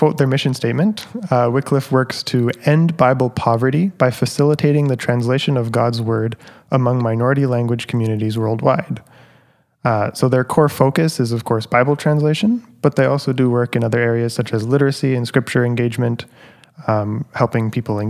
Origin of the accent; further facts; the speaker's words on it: Vancouver, British Columbia, Canada; I grew up in the Vancouver area. We've been attending Willingdon since about 2018. I grew up in the Vancouver area, but I was a missionary kid for much of my childhood. My parents were missionaries in Russia.